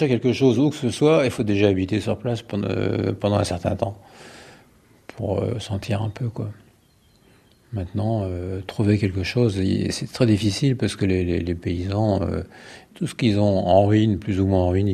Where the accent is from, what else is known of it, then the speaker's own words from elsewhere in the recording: Grand Est, France; Parce que je suis lorrain.